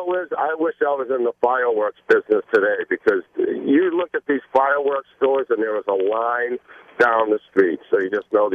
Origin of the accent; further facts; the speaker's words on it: Milford, United States; in my hometown of Milford